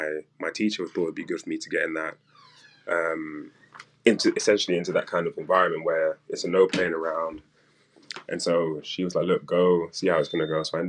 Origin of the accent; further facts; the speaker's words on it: London, United Kingdom; moved away as an adult; now in United States; Originally, I'm from London, England.